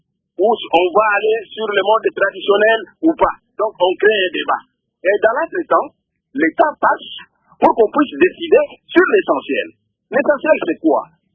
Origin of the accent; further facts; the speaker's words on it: Kindu, Maniema, DR Congo; je vous dirais même chez moi, au Maniema, à Kindu